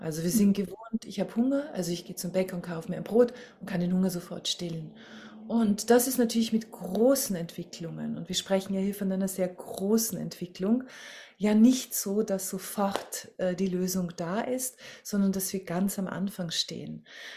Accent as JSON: {"language": "German", "country": "Austria", "lives_now": "Germany", "said": "ich bin ja Österreicherin, lebe aber auch in Deutschland"}